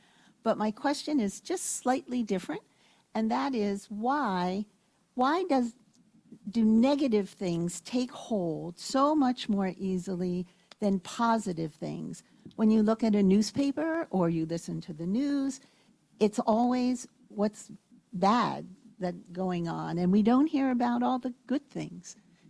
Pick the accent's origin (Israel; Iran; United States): United States; Albany, New York; I'm from Albany.